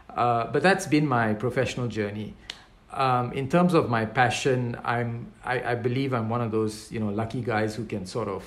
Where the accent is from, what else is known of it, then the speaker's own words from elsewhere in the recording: Singapore; But then, you know, I'm from Singapore, right?